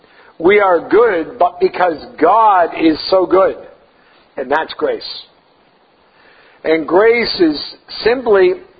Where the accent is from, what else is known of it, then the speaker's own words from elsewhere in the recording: Lowell, Massachusetts, United States; I grew up in Lowell, Massachusetts, and the lifestyle we lived because of my father's lack of responsibility was pretty rough.